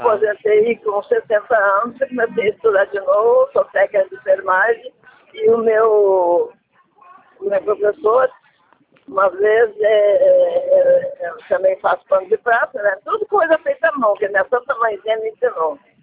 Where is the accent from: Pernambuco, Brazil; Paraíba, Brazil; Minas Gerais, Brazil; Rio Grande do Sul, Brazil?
Rio Grande do Sul, Brazil; moved away as an adult; now in Rio de Janeiro, Brazil; eu sou gaúcha, né? Vim para o Rio de Janeiro com 28 anos.